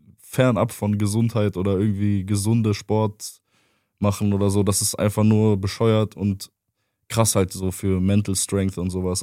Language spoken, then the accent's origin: German; Cologne, North Rhine-Westphalia, Germany; wir kommen ja aus Sürth, oder viele von uns kommen aus Sürth, wir haben immer in Sürth gechillt.